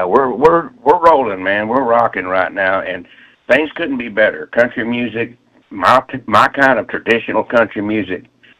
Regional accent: Beaumont, Texas, United States; because we're both from Beaumont, Texas.

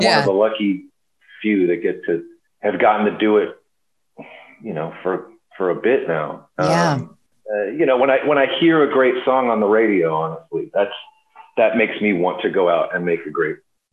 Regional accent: Temple, Texas, United States; It's a song about growing up in Temple, Texas

